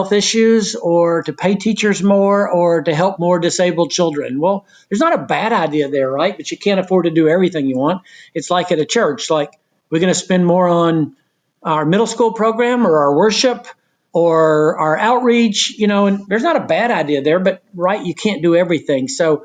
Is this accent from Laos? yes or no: no; Knoxville, Tennessee, United States; I'm from Knoxville, Tennessee.